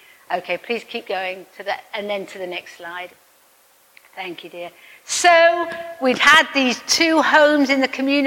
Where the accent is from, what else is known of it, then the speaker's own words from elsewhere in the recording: United Kingdom; because I'm British